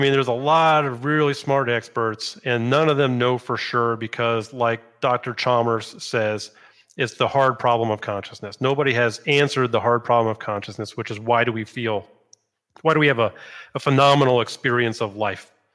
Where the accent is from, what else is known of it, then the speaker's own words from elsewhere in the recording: Scotland, United Kingdom; I'm not Italian, I'm Scottish